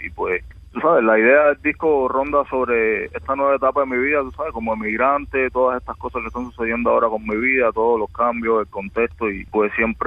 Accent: Cuba; el contexto en el que vivimos nosotros en Cuba

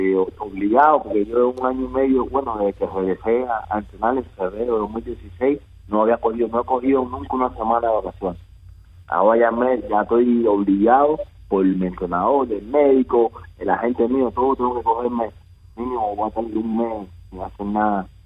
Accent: Cuba; moved away; a mí yo soy un cubano

